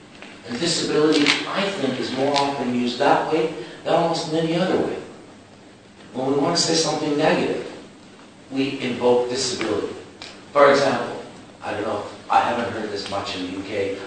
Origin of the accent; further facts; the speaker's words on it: Canada; First of all, I'm visiting from Canada